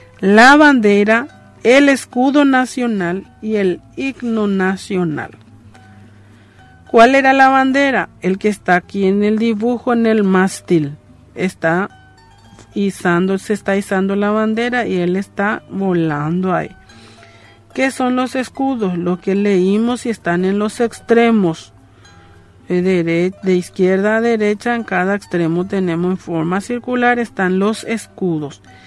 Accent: Paraguay

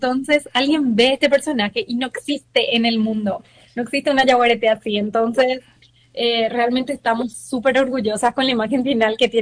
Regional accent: Paraguay; que representaba a nosotros como los paraguayos.

